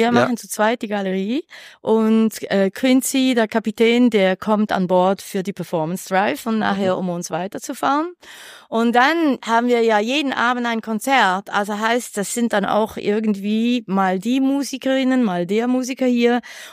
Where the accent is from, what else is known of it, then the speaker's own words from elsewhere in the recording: Basel, Basel-Stadt, Switzerland; Ich bin Baslerin, habe in Basel das Projekt gegründet.